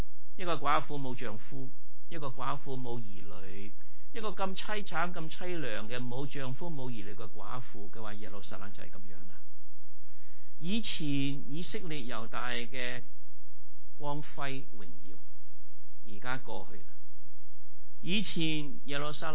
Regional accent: United States; 我们美国人最珍贵的是什么？自由，是不是？

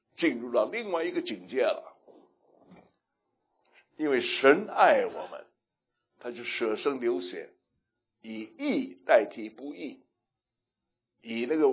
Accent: Shanghai, China; 我们这里有上海人吗？上海人，上海人，我们上海人常常想的一句话

